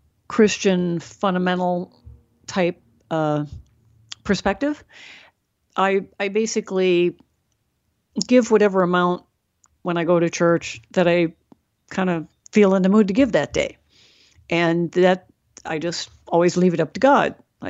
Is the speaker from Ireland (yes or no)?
yes; Ireland; you know, I'm Irish, so, you know, I know a little bit about, you know, the ancient Gaels.